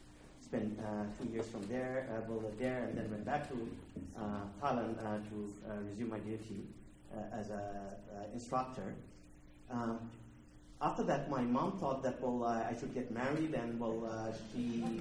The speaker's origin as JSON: {"language": "English", "country": "Bangladesh", "moved": "yes", "lives_now": "Tuscaloosa, United States", "said": "I'm from Bangladesh, so I was born Muslim, but I was never practicing."}